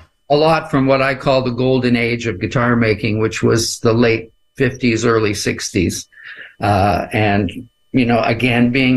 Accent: Canada; I'm a Canadian

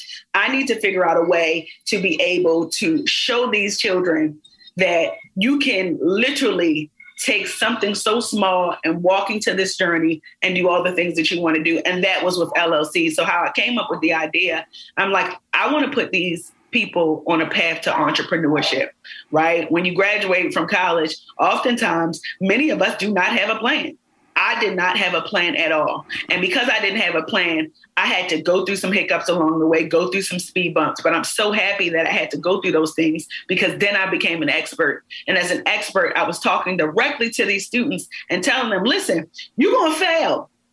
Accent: Baltimore, Maryland, United States; I'm from East Baltimore.

